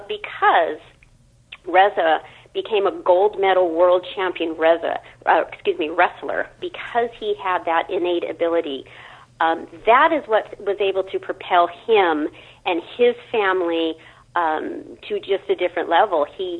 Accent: United States; where I, as an American, am learning with you and learning like, oh, my gosh, I didn't know

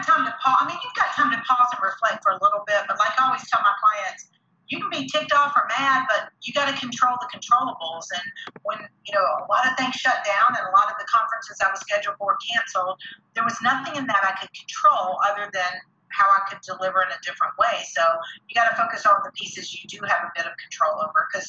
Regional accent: the South, United States; accent: Southern; there's so many little sound bites that with my little Southern accent would be funny.

